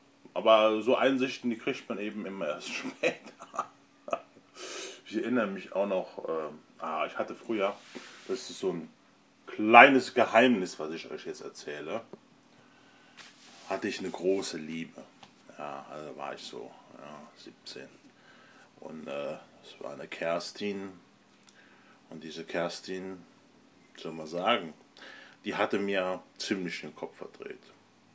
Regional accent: Trier, Rhineland-Palatinate, Germany; Und wir kommen ja hier aus der Trierer Ecke

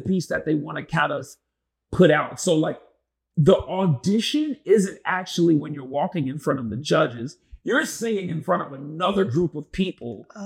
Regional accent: Chicago, Illinois, United States; I'm from Chicago, I'm a big city kid.

